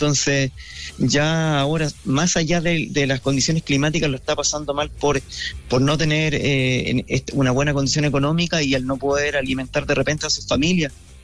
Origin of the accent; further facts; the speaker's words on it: Molina, Maule, Chile; voy a terminar corriendo aquí en mi ciudad natal, desde el Radal hasta la Plaza de Molina.